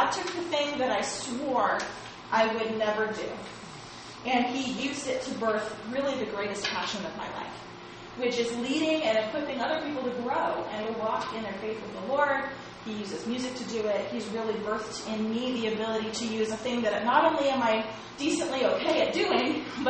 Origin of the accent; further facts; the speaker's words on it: California, United States; I am a freshman from River Linda, California, majoring in underwater basket weaving.